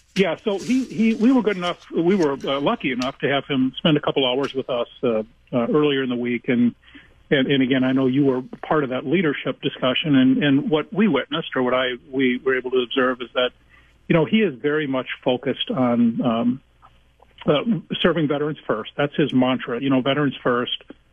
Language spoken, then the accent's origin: English; Mankato, Minnesota, United States; get down to my hometown of Mankato